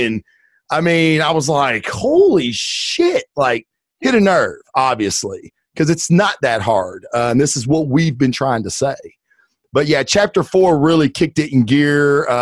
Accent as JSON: {"language": "English", "region": "the South", "country": "United States", "said": "I'm from the South. So growing up, every household had one of these."}